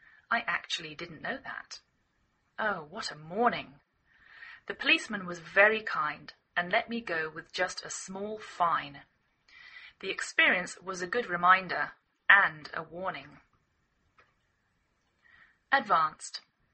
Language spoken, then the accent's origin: English; England, United Kingdom; now in United States